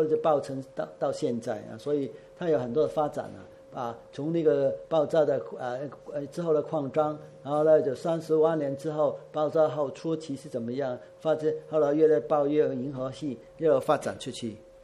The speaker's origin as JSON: {"language": "Chinese", "region": "Guangdong", "country": "China", "said": "我们广东人说叫气线，"}